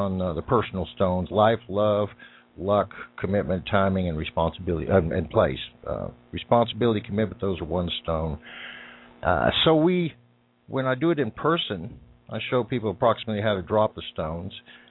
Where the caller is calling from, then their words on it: Austin, Texas, United States; I'm calling from Austin, Texas, where we finally got some rain.